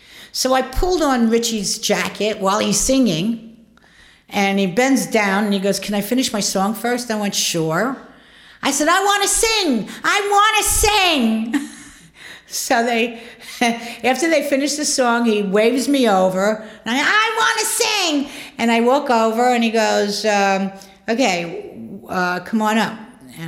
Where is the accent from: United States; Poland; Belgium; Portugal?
Poland; asked me where I was from, and I said, I'm from Poland.